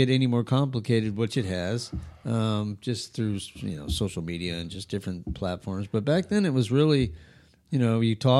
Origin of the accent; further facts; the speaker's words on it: Albuquerque, New Mexico, United States; I grew up in Albuquerque, and my buddy Ken Chilcote had the idea of having a mobile car wash.